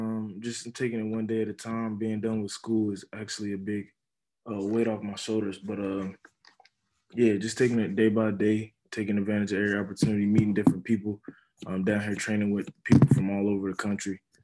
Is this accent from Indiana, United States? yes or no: yes; Indianapolis, Indiana, United States; if it'd be really cool if I got drafted to the Colts where that's my hometown. So, I mean, really get to be from Indianapolis and play for the Indianapolis Colts would be a dream come true.